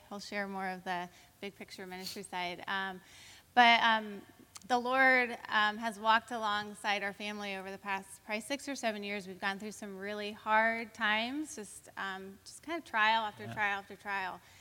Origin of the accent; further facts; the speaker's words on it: Columbus, Ohio, United States; now in Cincinnati, United States; Okay, we grew up in the Columbus area. We met when I was 15, he was 17, went to a few proms together. We both wound up at Miami University and ultimately ended up in Cincinnati where we've put roots down.